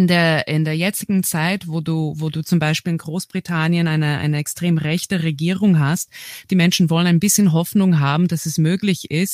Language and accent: German; United States; aus meiner Sicht als Amerikanerin oder aus dem angloamerikanischen Raum eben das, was am meisten beeindruckt hat in Wien und vom Roten Wien, eben diese riesigen Gemeindebauten, die es bei uns einfach nicht gibt.